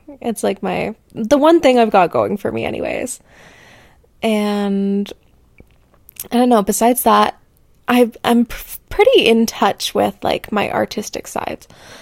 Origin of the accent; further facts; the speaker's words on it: Ontario, Canada; I am from Ontario, Canada